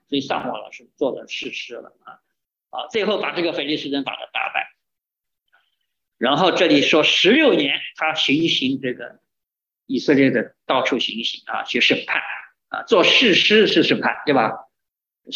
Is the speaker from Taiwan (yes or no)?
no; China; 我们从大陆来的人看到啊